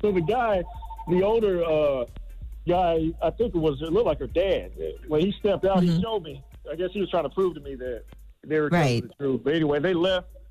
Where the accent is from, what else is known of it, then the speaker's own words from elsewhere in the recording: Tallahassee, Florida, United States; So I went down to Florida, my hometown, Tallahassee here.